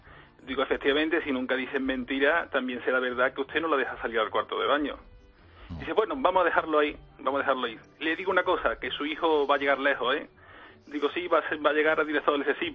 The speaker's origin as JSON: {"language": "Spanish", "region": "Andalusia", "country": "Spain", "said": "hay que ver cómo somos, los andaluces cómo somos."}